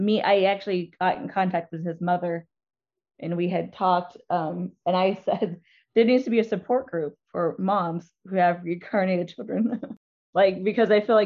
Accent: Indiana, United States; I'm from Indiana, and I actually went to New York to do follow up for the documentary

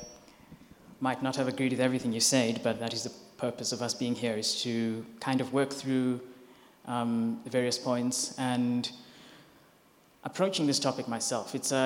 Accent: Kenya; also born or lived in Botswana; now in Pretoria, South Africa; I was actually born and raised in Kenya, and my parents consequently moved from Kenya to Botswana, and then eventually they moved from Botswana to South Africa, and after that is when I actually then moved here to the University of Pretoria

